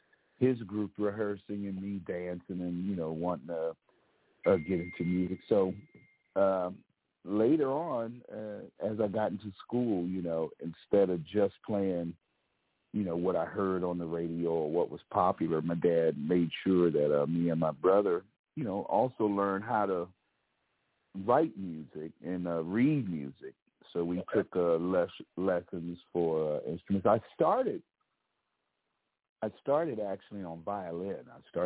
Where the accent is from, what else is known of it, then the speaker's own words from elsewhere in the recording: Capitol Heights, Maryland, United States; I'm from this area, the DMV. I grew up in Capitol Heights, graduated from Suitland